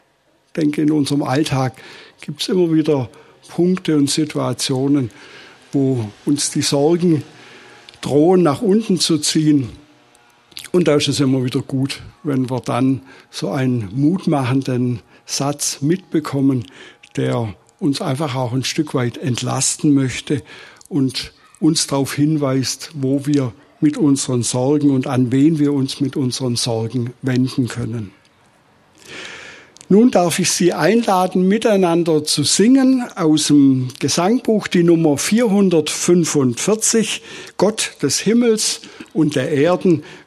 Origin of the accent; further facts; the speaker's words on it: Pfalzgrafenweiler, Baden-Württemberg, Germany; Wir kommen aus Pfalz-Grafenweiler, haben zwei erwachsene Töchter.